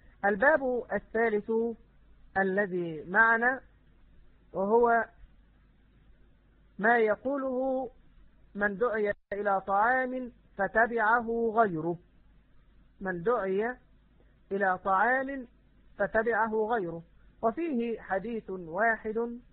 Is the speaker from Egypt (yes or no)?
yes; Egypt; وعندنا في مصر يعني يعبرون عن مثل هذا فيقولون عزومة مركبية